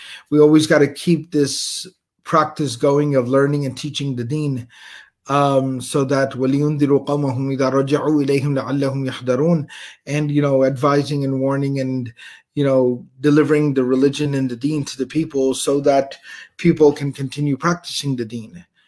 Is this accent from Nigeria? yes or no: no; Texas, United States